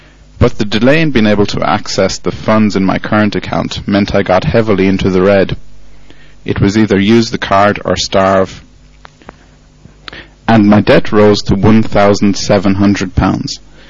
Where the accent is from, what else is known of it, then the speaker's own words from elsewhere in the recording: Northern Ireland, United Kingdom; I am 25 from County Londonderry in Northern Ireland.